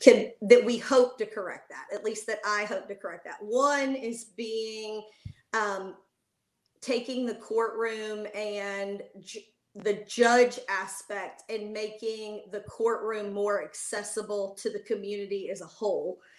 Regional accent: Pensacola, Florida, United States; I'm originally from Pensacola, and then I went to undergrad in Mobile, Alabama, and then law school in FSU before I relocated here in 2004.

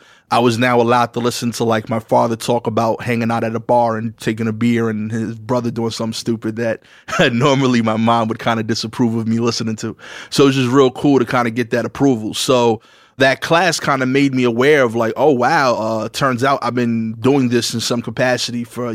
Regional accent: New York City, New York, United States; I grew up on Pickens and Montauk. We actually still own the house that I grew up in.

